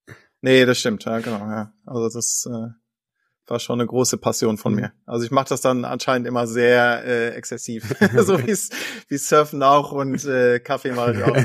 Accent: Luxembourg; oder ich bin ja ein Luxemburger und bin in Luxemburg groß geworden

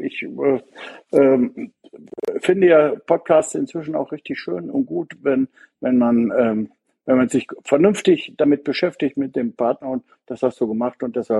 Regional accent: North Rhine-Westphalia, Germany; meine Frau und ich, wir kommen jetzt in der gebürtige Wittgensteiner. Das ist der südlichste Zipfel vom Sauerland. Da wird man vielleicht auch ein bisschen anders groß als in Großstädten.

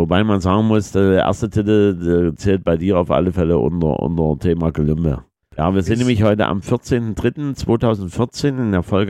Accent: Saxony, Germany; Genau, und außerdem kommen wir beide aus Sachsen

